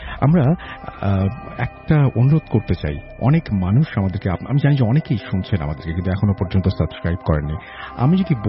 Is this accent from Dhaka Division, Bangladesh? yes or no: no; Uttar Barabhita, Rangpur Division, Bangladesh; আমি এবার intermediate first ইয়ারে পড়ি। আমার বাড়ি কুড়িগ্রাম জেলা ফুলবাড়ি উপজেলা বড়ভিটা ইউনিয়নে, এবং আমার গ্রামের নাম উত্তর বড়ভিটা।